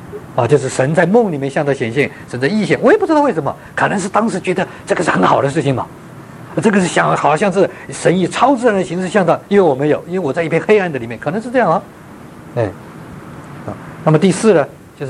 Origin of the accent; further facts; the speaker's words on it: China; moved away as an adult; now in United States; 我从中国来到美国是流着泪出来的，忍痛出来的，啊，我不要出国的，我在中国传道